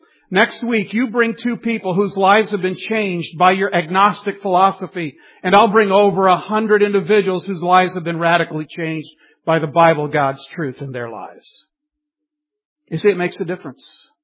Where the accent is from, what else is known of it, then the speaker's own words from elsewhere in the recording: Dallas, Texas, United States; born there; I was born in Dallas. I really don't remember